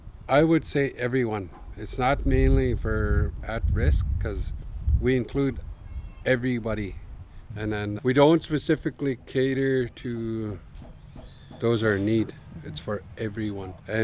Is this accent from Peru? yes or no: no; Canada; I'm from Whitsett First Nation.